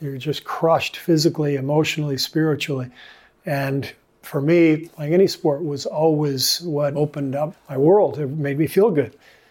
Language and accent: English; Los Angeles, California, United States; also born or lived in Lebanon / Cairo, Egypt / France; I was born in Lebanon, and though I was raised mostly in Los Angeles, we traveled quite a bit in the Middle East. So I lived in Cairo, Egypt for 3 years, lived in France for a year, Tunisia in Northern Africa for a summer.